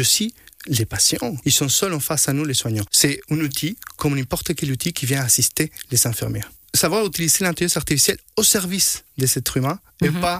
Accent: Chile; first language Spanish; French is a second language

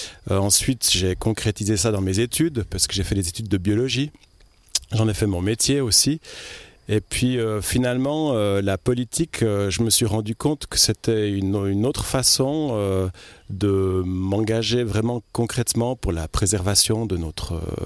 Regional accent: Saint-Maurice, Valais, Switzerland; now in Salvan, Switzerland; j'ai grandi à Saint-Maurice exactement, mais toute ma lignée paternelle vient de Salvans. Je venais ici pour mes vacances d'été

